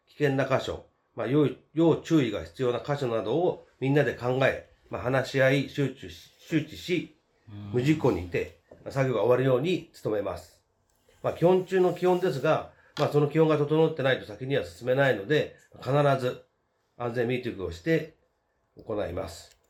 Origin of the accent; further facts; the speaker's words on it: Fuchu, Tokyo, Japan; also born or lived in Shinagawa; 私は府中は10歳の時に品川区から引っ越してきて、36年目になります。